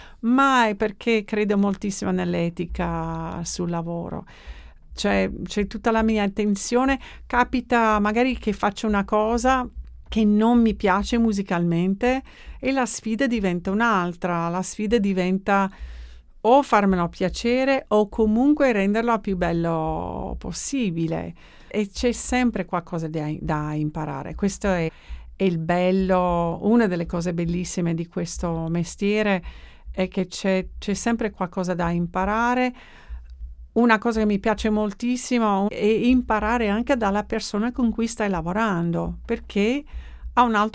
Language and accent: Italian; United States; now in Italy; Poi da americana ignorante non ci sarei mai arrivata a capire i testi a quei tempi